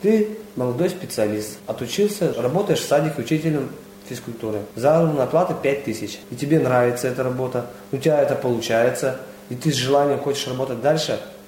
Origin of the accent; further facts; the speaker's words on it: Khokhryaki, Udmurtia, Russia; Я здесь родился в Хохряках. Прошел садик, прошел школу.